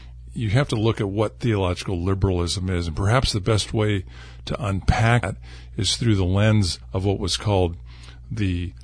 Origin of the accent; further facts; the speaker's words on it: California, United States; And I grew up basically in the Sierra Nevada trying new products